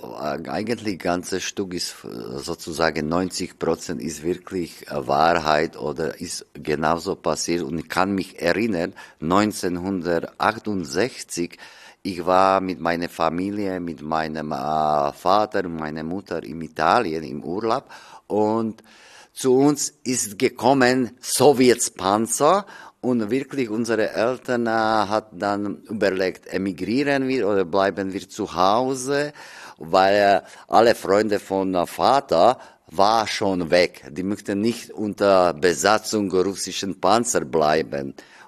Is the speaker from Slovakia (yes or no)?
yes; Slovakia; German is a second language; wir sind aus der Slowakei.